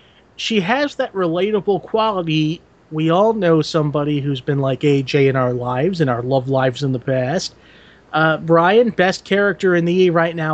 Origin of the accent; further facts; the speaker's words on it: New Jersey, United States; Fist pump. Wait, I'm from Jersey. I shouldn't do that.